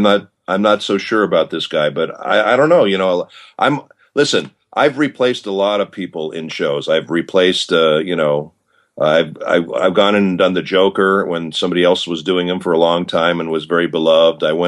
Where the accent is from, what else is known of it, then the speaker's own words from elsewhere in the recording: Denver, Colorado, United States; because I grew up in Denver, and they had these old opera houses that they renovated into movie theaters.